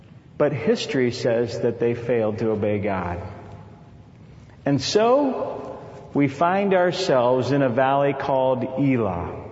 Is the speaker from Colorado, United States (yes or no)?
yes; Colorado, United States; I'm from Colorado, that's how we roll it out there.